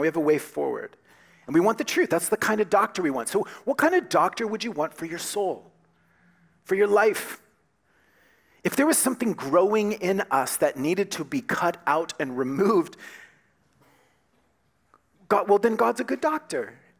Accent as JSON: {"language": "English", "country": "United States", "said": "Amazing thing about Canada, as an American, I was looking for a place to pay"}